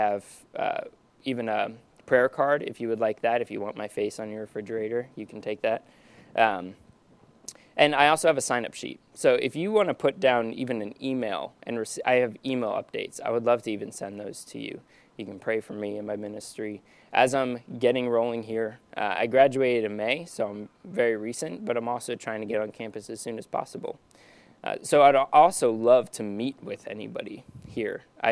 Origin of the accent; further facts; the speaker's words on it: Harrisburg, Pennsylvania, United States; also born or lived in Texas; I was born in Texas, but grew up in Harrisburg area in Eders, if anybody's ever heard of it, off of 83. So it's a tiny little town